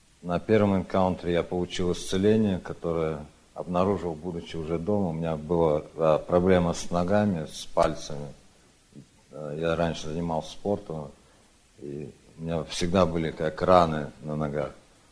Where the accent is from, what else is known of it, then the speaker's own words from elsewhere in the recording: Portland, Oregon, United States; я из Портленда.